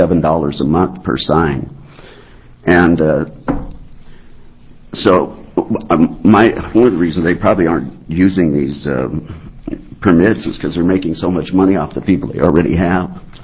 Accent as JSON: {"language": "English", "town": "Portland", "country": "United States", "said": "And I'm from Portland, and I have two signs on my property"}